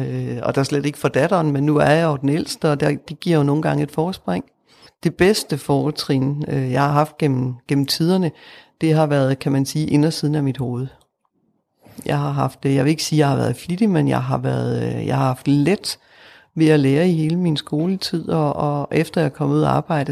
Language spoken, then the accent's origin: Danish; North Denmark Region, Denmark; now in Bramming, Denmark; Jeg kommer fra Bramming. Jeg er født og opvokset i Nordjylland. Jeg har læst i Aarhus. Boet lidt i København. Nu bor jeg i en vestjysk by, der hedder Bramming.